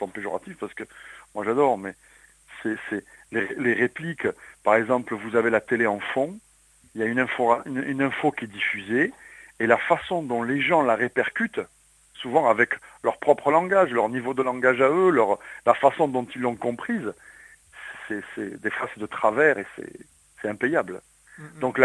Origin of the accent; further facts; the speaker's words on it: Toulouse, Occitanie, France; Et moi, j'ai fait le conservatoire à Toulouse, puisque je suis toulousain, hein, d'origine.